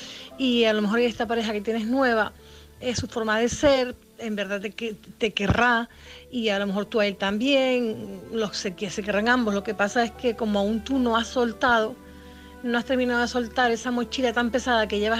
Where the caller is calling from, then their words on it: Canary Islands, Spain; de Tenerife.